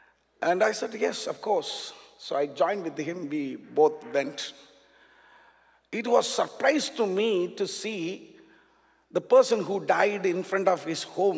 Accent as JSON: {"language": "English", "country": "India", "said": "When we went inside, it was a surprise to me as an Indian."}